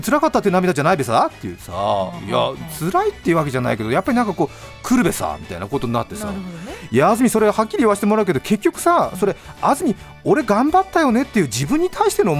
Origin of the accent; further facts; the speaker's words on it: Hokkaido, Japan; 私ね中学校の校歌結構ね明るい校歌で、またふるさとの情景、特になんか春先の雪解け時期になると、私大人になってからもなんか、まあ、十勝地方というところだったんですけども